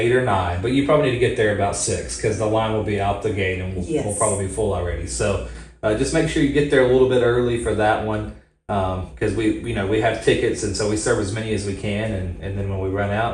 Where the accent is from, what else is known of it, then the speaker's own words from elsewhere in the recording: Birmingham, Alabama, United States; Nope, I'm from Birmingham. That's where I grew up.